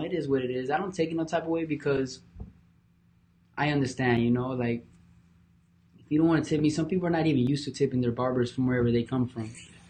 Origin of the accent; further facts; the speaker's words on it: Miami, Florida, United States; also born or lived in Broward County; I grew up in Miami. I grew up in Broward as well. I grew up in both Miami and Broward.